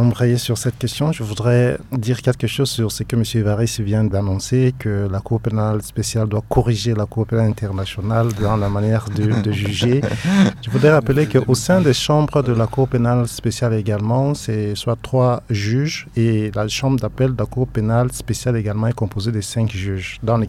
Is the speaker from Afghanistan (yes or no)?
no; Central African Republic; Je ne pense pas et je ne serai pas prêt à l'accepter en tant que centrafricain.